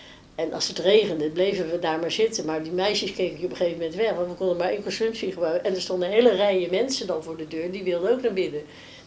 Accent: Leiden, South Holland, Netherlands; ben midden in de stad geboren. Hartje van de stad geboren.

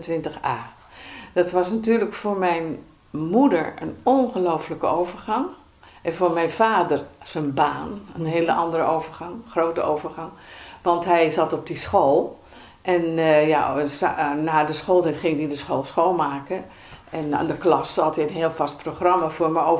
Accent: Hazerswoude-Dorp, South Holland, Netherlands; born there; Ik ben geboren in Hazerswoude-dorp. Mijn vader was schipper.

